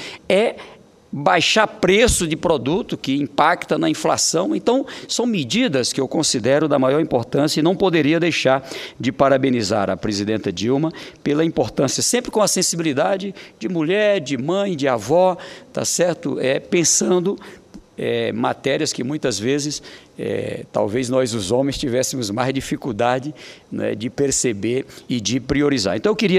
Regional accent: Brazil; E eu parabenizo e tenho orgulho como brasileiro.

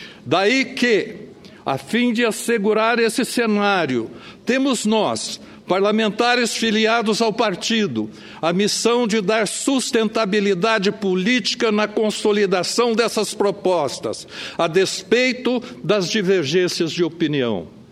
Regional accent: Franca, São Paulo, Brazil; eu represento com muito orgulho o Estado de São Paulo e venho do interior, lá da região de Franca, da capital do calçado.

